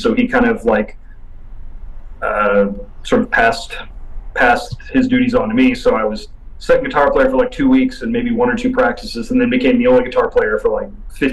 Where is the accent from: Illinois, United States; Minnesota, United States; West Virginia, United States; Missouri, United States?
Illinois, United States; I'm from Central Illinois.